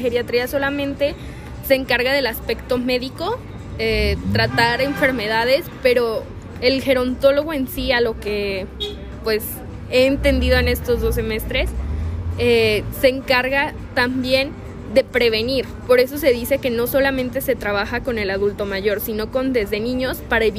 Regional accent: Zapopan, Jalisco, Mexico; Tengo 18 años, soy de aquí de Jalisco, de Zapopan, mejor dicho.

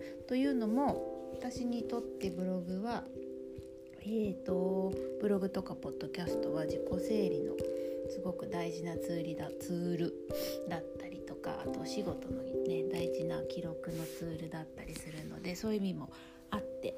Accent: Kansai, Japan; moved away as an adult; now in Tokyo, Japan; あとこれ私関西人なんですけど、もともとちょっと関西人の趣味が残ってまして、東京17もうちょっといるのかな、20年ぐらいいるんですけど

